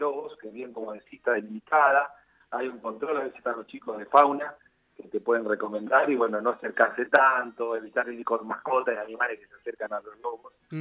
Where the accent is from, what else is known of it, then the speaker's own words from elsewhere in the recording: Patagonia, Argentina; No, no somos el Caribe, somos la Patagonia Argentina, y es una playa preciosísima de nuestra Patagonia y de nuestro país.